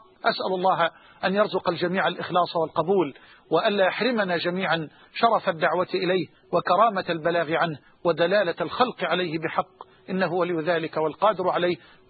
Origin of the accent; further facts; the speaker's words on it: Egypt; وأسأل الله جل وعلا أن يجعل بلدنا مصر أمنا أمانا